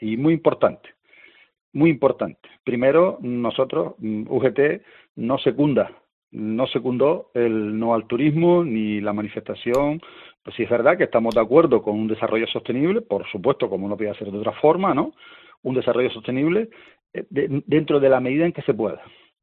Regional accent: Canary Islands, Spain; Y también como canario

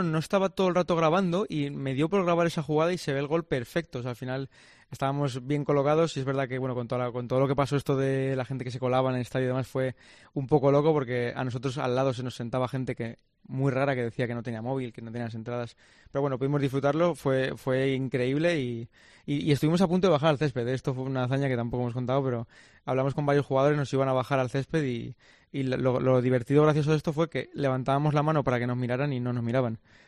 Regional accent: Spain; yo soy español y yo quiero que gane España.

